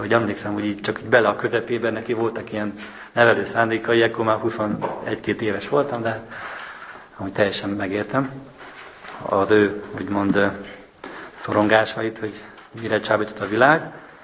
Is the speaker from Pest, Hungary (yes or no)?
yes; Pilisvörösvár, Pest, Hungary; otthon még édesapámmal betonoztuk a kerítést, és a helyi lelkész, Pilisvörösváron, mely onnan származok